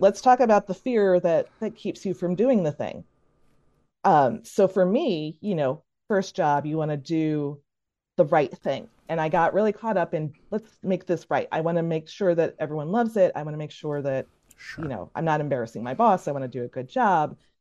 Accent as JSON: {"language": "English", "region": "Midwest", "country": "United States", "tie": "born or raised there", "said": "I mean, I grew up in the Midwest. I'm very Midwestern."}